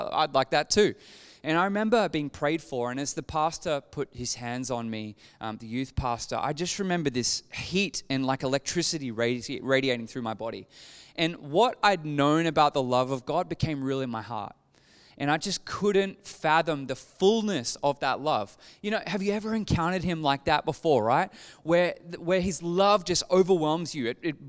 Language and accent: English; Newcastle, New South Wales, Australia; So I grew up in Newcastle.